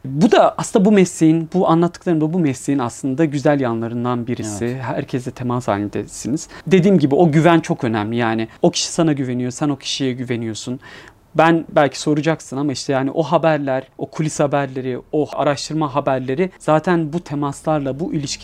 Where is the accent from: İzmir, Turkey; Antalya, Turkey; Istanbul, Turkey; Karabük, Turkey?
Istanbul, Turkey; Sonra şimdi o işte gecekondu yaşamından sonra İstanbul Üniversitesi, karşıda Avrupa yakasında yaşama, bekar evlerinde yaşama vesaire derken bugüne kadar geldim. Ama insan bazen işte o Bostancı'da o sokağa gittiğimde